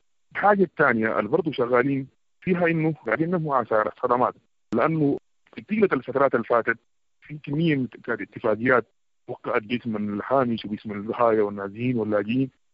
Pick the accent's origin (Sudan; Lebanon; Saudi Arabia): Sudan; West Darfur; بالنسبة لنا نحن هنا في دارفور وتحديدا ولاية غرب دارفور